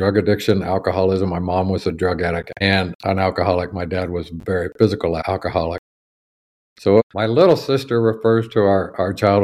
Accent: Kansas City, Missouri, United States; Kansas City, Missouri.

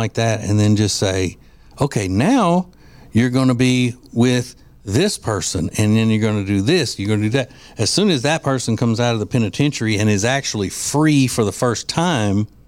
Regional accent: Louisiana, United States; Because I'm from Louisiana.

